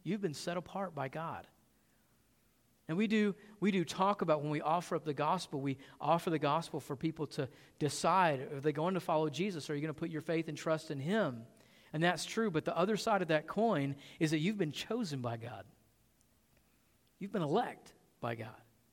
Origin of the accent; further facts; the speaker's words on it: Southern United States, United States; I'm from the Bible Belt, so they all kind of, you know, go together.